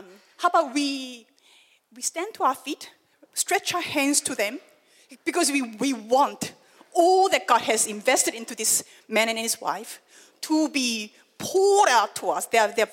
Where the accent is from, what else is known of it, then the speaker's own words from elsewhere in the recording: South Korea; When I was growing up in Korea, when I was very young, when Korea was pretty poor